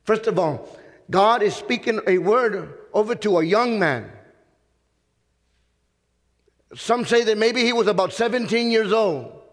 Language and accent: English; Lubbock, Texas, United States; And so I'm from Lubbock, Texas, a long ways from home.